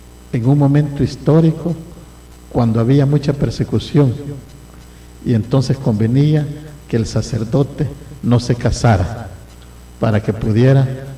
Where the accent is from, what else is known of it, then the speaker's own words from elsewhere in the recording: El Salvador; Allá mi pueblo también lo predicaba y les decía, se anuncian los dolores de parto. Van a ser una nueva criatura en nuestro país.